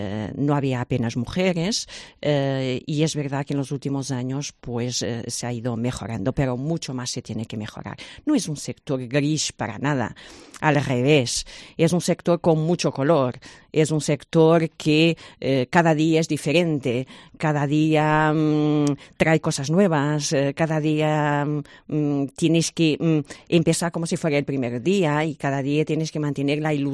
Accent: Portugal; accent: Portuguese; Spanish is a second language; now in Spain; Es que yo soy portuguesa. ¿Y por qué tengo que perder el acento?

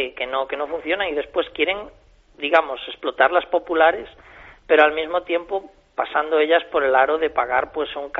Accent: Santiago de Compostela, Galicia, Spain; Yo seguiré siendo compostelano y gallego.

